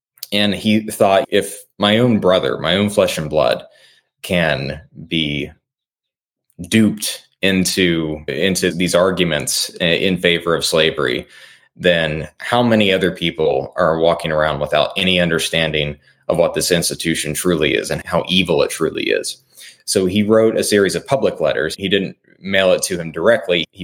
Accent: Ironton, Ohio, United States; I knew that he came from Ripley, Ohio, not too far away from where I grew up in Ironton.

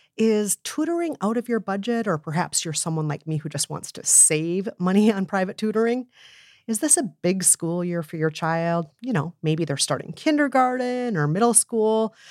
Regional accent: Minnesota, United States; Step one, being Minnesotan.

